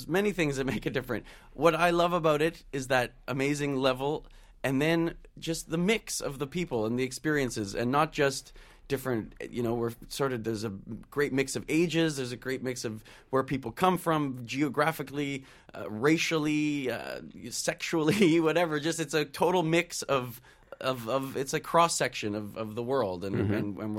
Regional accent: Canada; I'm from Canada, so all bands are like this in Canada.

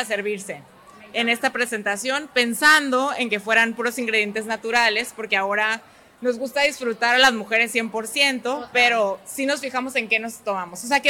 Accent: Mexico; moved away as an adult; now in Miami, United States; nosotros somos mexicanos, tenemos menos de un año aquí en Miami

